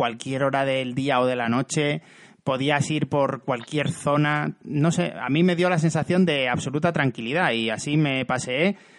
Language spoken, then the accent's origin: Spanish; Extremadura, Spain; Yo eso lo tengo, vamos, en mi pueblo de Cáceres circula una virgen por cada casa